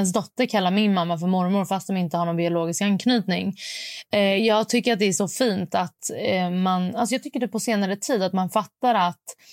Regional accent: Stockholm, Stockholm County, Sweden; men jag är från Stockholm.

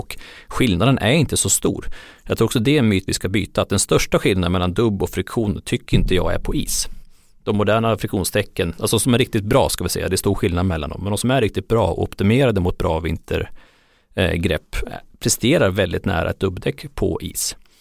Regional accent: Jämtland County, Sweden; Jag kommer från Jämtland och åker ofta upp till fjällen

